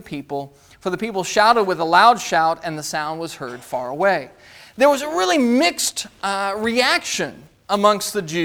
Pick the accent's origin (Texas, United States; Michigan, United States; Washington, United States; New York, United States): Washington, United States; Monroe; I'm from Monroe, Washington. So that's about 30 minutes east of Seattle, congregation there.